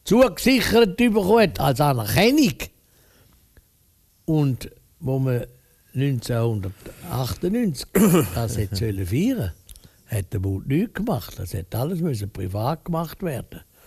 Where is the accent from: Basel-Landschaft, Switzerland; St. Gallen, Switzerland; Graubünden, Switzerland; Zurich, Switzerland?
Zurich, Switzerland; Ich bin ein Zürcher